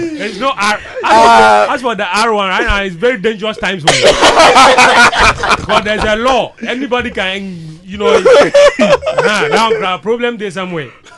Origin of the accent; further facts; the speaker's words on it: Tumu, Upper West, Ghana; I tell people I'm from Tumu, and the people say, I'm seeing something else.